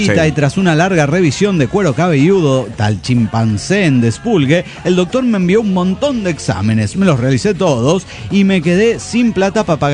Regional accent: San José, Costa Rica; Hola, ¿cómo están, amigos? … de San José de Costa Rica.

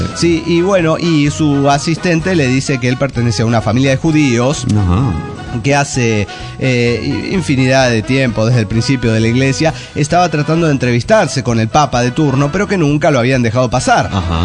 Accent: Huaraz, Ancash, Peru; de Huaraz, Perú.

